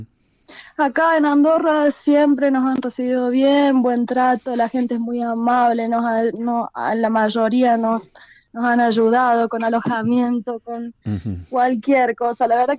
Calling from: Córdoba, Argentina; Bueno, de Córdoba, del centro.

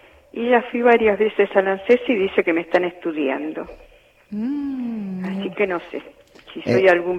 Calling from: Liniers, Buenos Aires, Argentina; Te llamo de acá de Liniers. A ver. Soy de Liniers.

